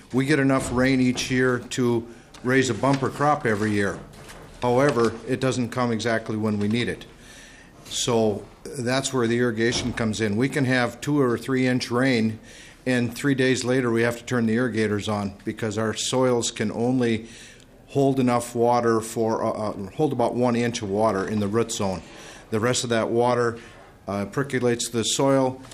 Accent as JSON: {"language": "English", "town": "Staples", "region": "Minnesota", "country": "United States", "said": "I'm from Staples, Minnesota, about 150 miles northwest of here in Wadena County."}